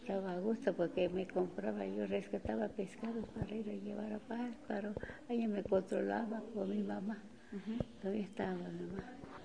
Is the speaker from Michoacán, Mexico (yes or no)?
no; Jalisco, Mexico; born there; Yo, aquí.